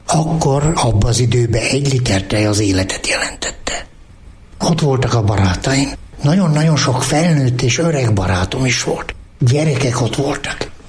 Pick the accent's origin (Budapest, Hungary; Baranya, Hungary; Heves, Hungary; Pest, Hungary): Heves, Hungary; Abasár; also born or lived in Gyöngyös; De én Abasárinak érzem magam. Ott nőttem föl.